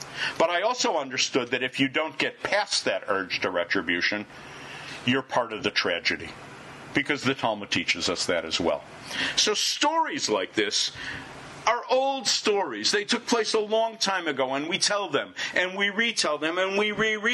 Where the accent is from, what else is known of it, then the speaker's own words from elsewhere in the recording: Illinois, United States; I grew up in Illinois, and I grew up really on Abe Lincoln stories.